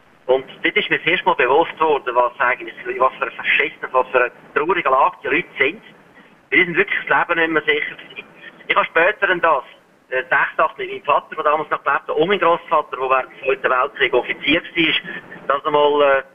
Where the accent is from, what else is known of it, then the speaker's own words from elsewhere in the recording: Wettingen, Aargau, Switzerland; In Wettigen, wo ich aufgewachsen bin, sind Franzosen und Polen.